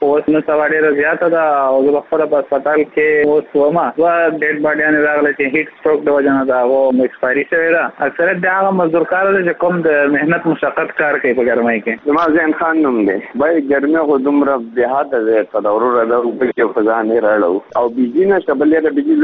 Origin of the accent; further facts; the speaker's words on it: Karachi, Sindh, Pakistan; د کراچۍ ښارنه دی.